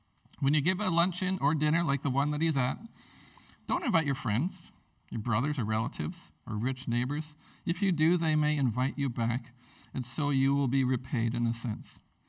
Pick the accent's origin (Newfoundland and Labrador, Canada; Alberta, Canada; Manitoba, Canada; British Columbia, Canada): British Columbia, Canada; Prince Rupert; now in Whitehorse, Canada; And so a long time ago when I grew up in Prince Rupert, you heard briefly about the church experience that I had.